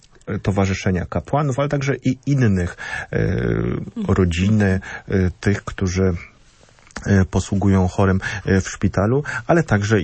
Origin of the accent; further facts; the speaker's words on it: Silesian Voivodeship, Poland; Dotykam to nieraz przez kontakt z ośrodkami dla osób niepełnosprawnych u nas na Śląsku.